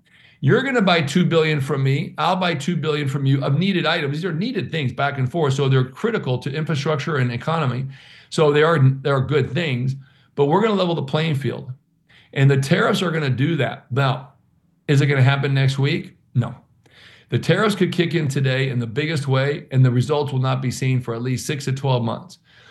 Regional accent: Minnesota, United States; I grew up in Minnesota. I love Canadians. Heck, they were like my neighbors.

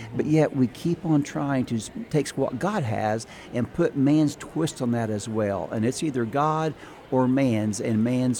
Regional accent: Illinois, United States; We're from Southern Illinois, about 4 hours from here.

